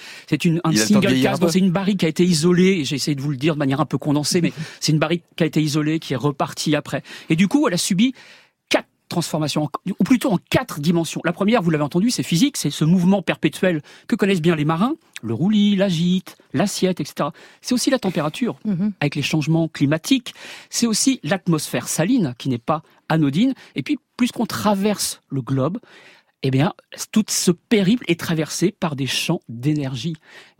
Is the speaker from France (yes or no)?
yes; Normandy, France; comme je suis normand